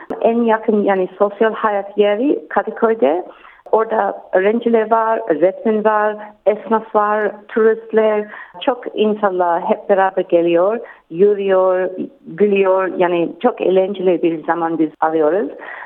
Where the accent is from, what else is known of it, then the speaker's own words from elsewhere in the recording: Sydney, New South Wales, Australia; Turkish is a second language; Sydney'de. Sydney'de bir mahalle, yani Northbridge.